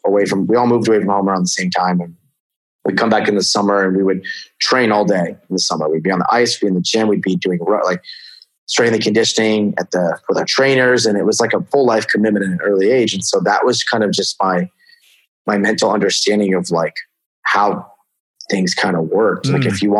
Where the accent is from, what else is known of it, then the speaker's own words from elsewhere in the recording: Houston, Texas, United States; born there; My dad is from New York, and they ended up living in moving to Texas at that time. And I was born in Houston